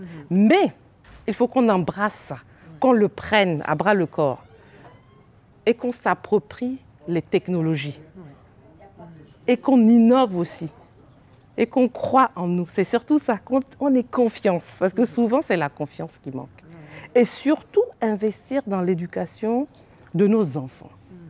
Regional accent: Burkina Faso; du Burkina Faso, je suis du Royaume aussi.

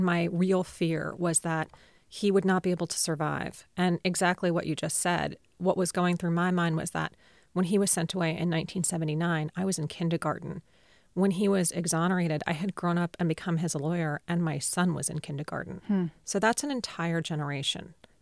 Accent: Philadelphia, Pennsylvania, United States; I'm from Philadelphia, and there was a pretty famous case in Philadelphia

